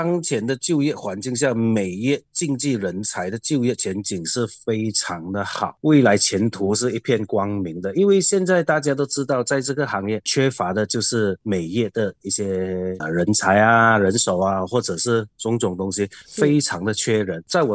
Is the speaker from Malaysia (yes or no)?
yes; Miri, Sarawak, Malaysia; 我是来自美里的